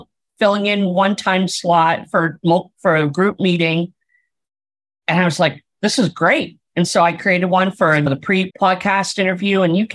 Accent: Pennsylvania, United States; now in Orange County, United States; I am originally from the East Coast in Pennsylvania, grew up in the middle of the woods. So now I live in the concrete jumble of Orange County

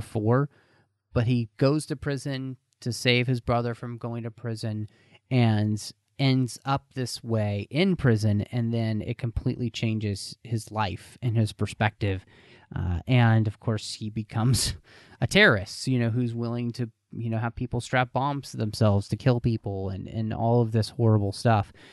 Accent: Texas, United States; growing up in Texas, you know, in a place that's full of people from all across the world and from, you know, like South America and stuff

